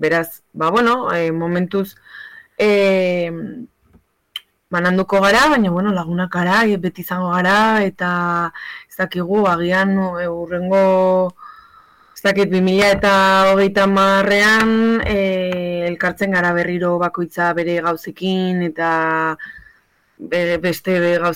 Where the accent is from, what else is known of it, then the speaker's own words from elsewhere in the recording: Ansoáin, Navarre, Spain; nik Antsoainen jaio naiz eta Antsoainen jarraitzen dut